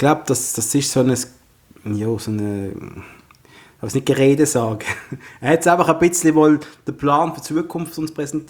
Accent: Switzerland; Aber wir sind Schweizer

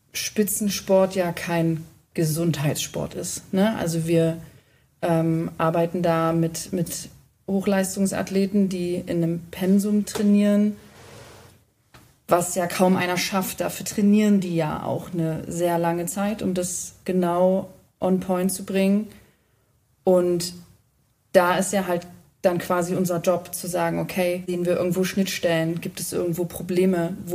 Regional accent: Halle, Saxony-Anhalt, Germany; ich komme aus Halle

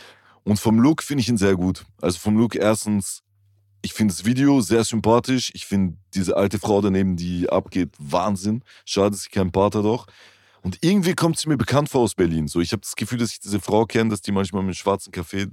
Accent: Vienna, Austria; German is a second language; habe meine Jugend und so weiter, die ganz, ganz prägende Momente von meinem Leben halt quasi in Wien gehabt, als Kind und als Jugendlicher. Geboren bin ich aber auch nicht in Wien und meine Muttersprache ist nicht mal Deutsch.

